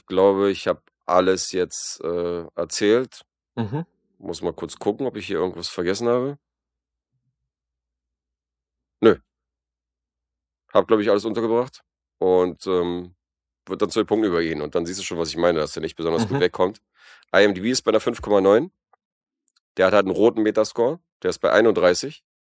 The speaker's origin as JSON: {"language": "German", "country": "Serbia", "said": "Aber als Serbe sage ich natürlich Krieg."}